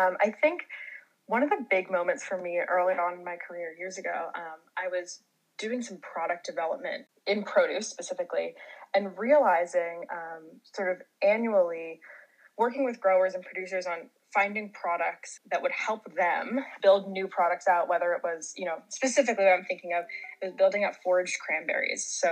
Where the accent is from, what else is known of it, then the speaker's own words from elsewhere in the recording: California, United States; I mean, growing up in California, it's funny. I just moved back here and I haven't been back in, you know, over 10 years.